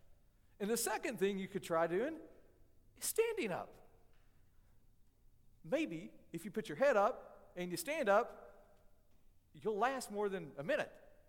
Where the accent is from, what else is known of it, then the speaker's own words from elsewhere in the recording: Tennessee, United States; I'm from Tennessee. I grew up in the hills of Tennessee. Some might even call me a redneck or a Covite, and that's fine.